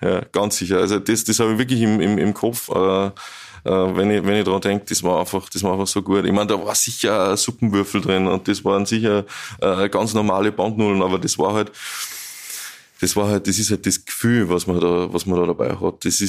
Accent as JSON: {"language": "German", "town": "Strobl", "region": "Salzburg", "country": "Austria", "tie": "born or raised there", "said": "Also ich bin eigentlich nicht in Strobl im Ort aufgewachsen, sondern auf der Postalm."}